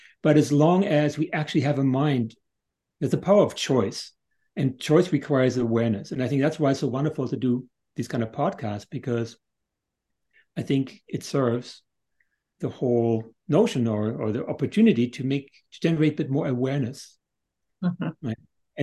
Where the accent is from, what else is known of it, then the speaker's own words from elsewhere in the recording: Northern Germany, Germany; I grew up in Northern Germany